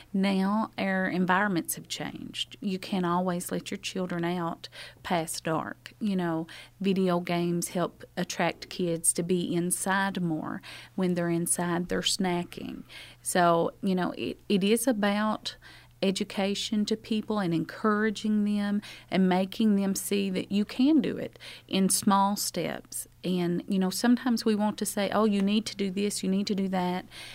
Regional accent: Cumberland, Kentucky, United States; in the town I grew up in Cumberland, in Harlan County, there wasn't a fitness center, you know.

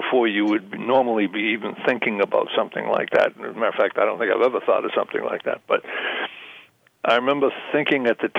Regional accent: Massachusetts, United States; moved away; also born or lived in New Hampshire; We lived in New Hampshire for a while. I grew up in Massachusetts, but moved to New Hampshire because of the taxes.

